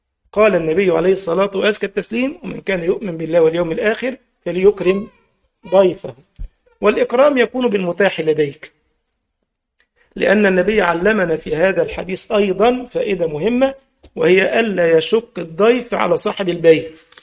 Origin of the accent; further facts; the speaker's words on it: Egypt; خلاص احنا عندنا في مصر يقولك الجودة بالموجودة